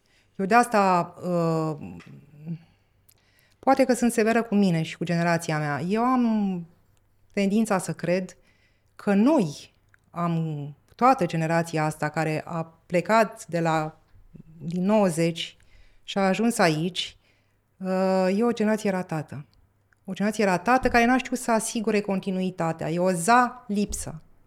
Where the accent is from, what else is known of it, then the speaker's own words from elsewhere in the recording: Oltenia, Romania; Pe olteni nu poți să vii niciodată să îi stăpânești. Ca și pe moldoveni. Noi nu am avut niciodată stăpân.